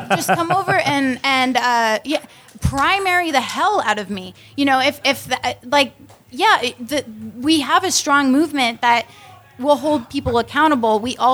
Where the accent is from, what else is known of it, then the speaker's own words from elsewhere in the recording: Colombia; Because I'm from Colombia.